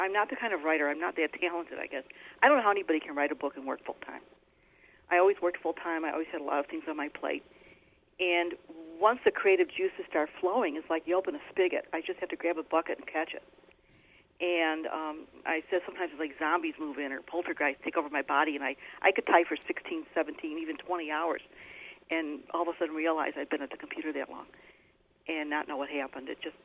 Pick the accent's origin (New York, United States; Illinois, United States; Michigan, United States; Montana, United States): Illinois, United States; Chicago; Of course, Chicago is my hometown, so I know it very, very well.